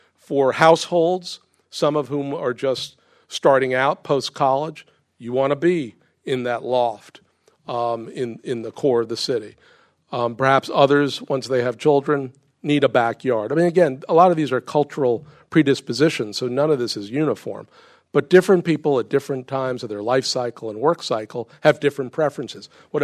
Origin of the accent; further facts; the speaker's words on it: Brooklyn, New York, United States; And I grew up in Brooklyn, New York in the 70s.